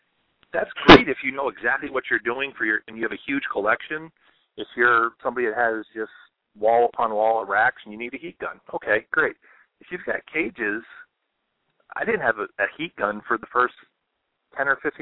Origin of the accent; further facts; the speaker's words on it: Florida, United States; Just I don't follow the rule of I'm from Florida.